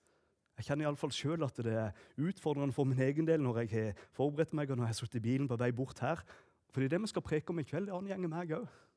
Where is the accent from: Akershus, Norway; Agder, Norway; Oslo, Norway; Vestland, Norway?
Agder, Norway; Hægebostad; now in Kristiansand, Norway; Jeg er født og oppvokst i Hegebostad, 3 mil nord herifra, så her kan jeg jo mest preke sånn som jeg vil igjen. Vi har flyttet til Kristiansand.